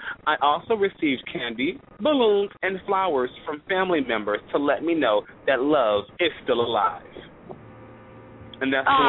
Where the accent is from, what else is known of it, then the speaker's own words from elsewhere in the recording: California, United States; I'm in from Southern California, so we don't really see a lot of ice here.